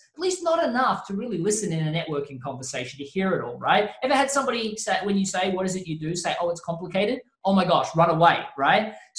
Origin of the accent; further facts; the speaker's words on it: Australia; moved away as an adult; now in United States; I was terrified moving from Australia to the US, and you guys kind of speak the same language.